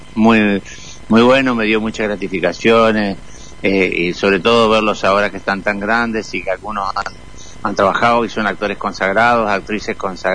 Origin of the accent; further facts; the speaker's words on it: Santa Fe, Argentina; now in Buenos Aires, Argentina; Yo soy santafesino, cómico, sabalero y peronista.